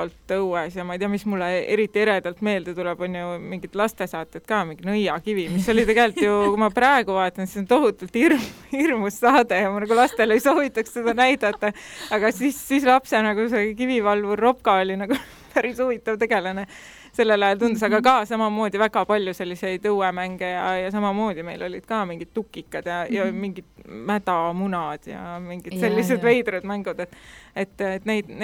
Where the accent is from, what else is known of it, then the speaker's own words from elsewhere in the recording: Pärnu, Pärnu County, Estonia; born there; Mina olen ka selles mõttes Pärnu haiglas ikkagi sündinud, aga oma lapsepõlve veitsin nagu Pärnumal Torivallas tegelikult.